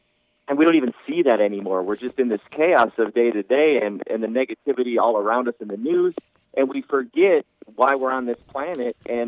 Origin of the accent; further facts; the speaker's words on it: Minnesota, United States; I remember I grew up in Minnesota, and I remember my dad working 3 jobs to provide for 4 kids in a very middle-class America household.